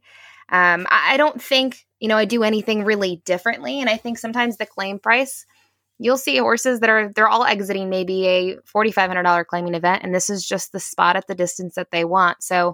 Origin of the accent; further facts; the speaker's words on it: Buffalo, New York, United States; this is the track that I grew up going to, growing up in Buffalo. From my house, it's about a 25-minute drive with crossing the border